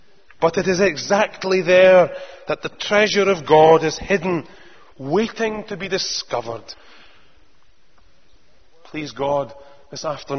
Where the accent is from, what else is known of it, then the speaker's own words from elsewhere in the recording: Edinburgh, Scotland, United Kingdom; in my hometown in Edinburgh